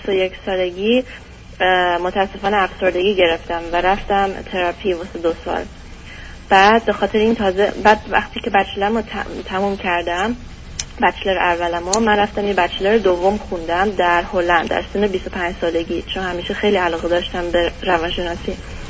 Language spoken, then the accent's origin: Persian; Germany; born there; Persian is a second language; من متولد آلمان هستم و 29 سالمه